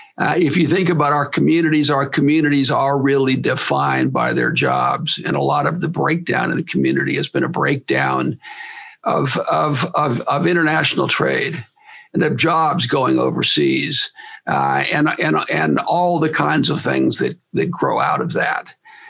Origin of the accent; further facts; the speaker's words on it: United States; So, I'm grateful as an American for the work of the society.